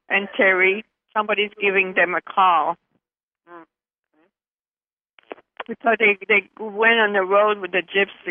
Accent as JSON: {"language": "English", "town": "Montreal", "region": "Quebec", "country": "Canada", "accent": "French", "said": "Oh, I'm from Montreal, so I have a French accent."}